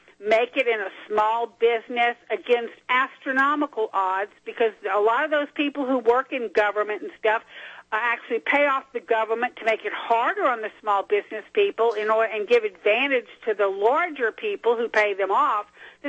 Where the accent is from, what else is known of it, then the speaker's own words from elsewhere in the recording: Louisiana, United States; and I grew up Republican in Louisiana, too